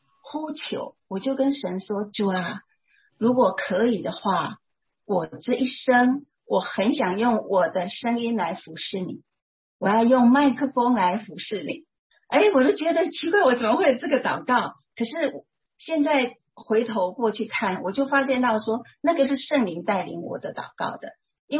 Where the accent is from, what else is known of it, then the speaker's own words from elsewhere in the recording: Tainan, Taiwan; 他就问我从哪里来，他竟然是我们台南人，然后到台北去工作